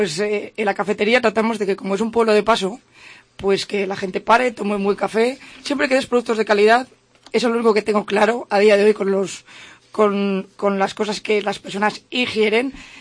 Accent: Puente Almuhey, Castile and León, Spain; yo todo lo que sea traer gente a mi pueblo, la gente tiene que conocer Puente Almuey, que es un pueblo

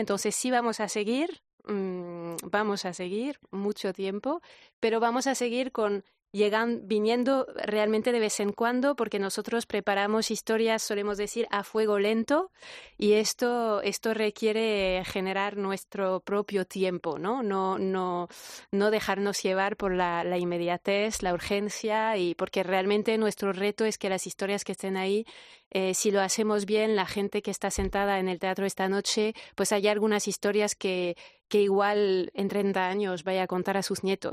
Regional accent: France; Spanish is a second language; Como podéis escuchar, soy francesa, no soy española

